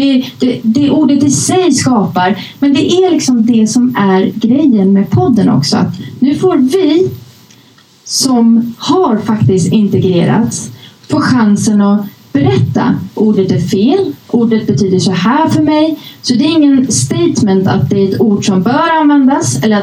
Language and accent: Swedish; Uppsala, Uppsala County, Sweden; när jag var liten och bodde i Gottsunda, visade sig att vi har växt upp i samma förort. Det, ni som inte känner till det, det är liksom det värsta utsatta utanför Uppsala.